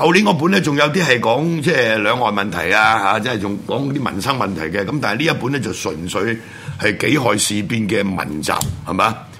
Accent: Hong Kong; 即係恰鳩我哋香港人就係咁啦啊

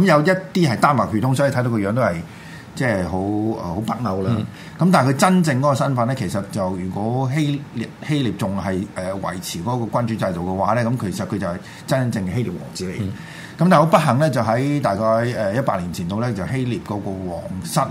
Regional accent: Guangdong, China; 等於我哋廣東人話飯係背脊向天嘅嘢咧，都食得噶啦

